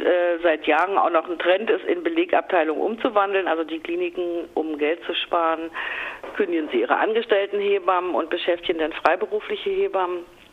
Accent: Potsdam, Brandenburg, Germany; Genau, ich komme aus Potsdam

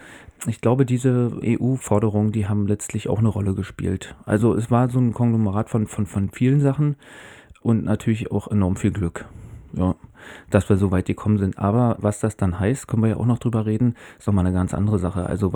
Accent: Berlin, Germany; da haben wir auch mitgeholfen als Berliner, dass da in Potsdam wieder was entsteht

